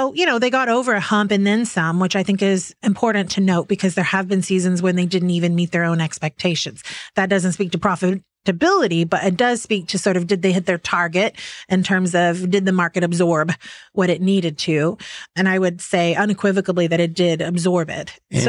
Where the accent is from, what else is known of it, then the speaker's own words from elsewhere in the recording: Oklahoma, United States; And yes, I am from Oklahoma, and I do feel like being from the middle gives me hopefully kind of an outsider looking in perspective.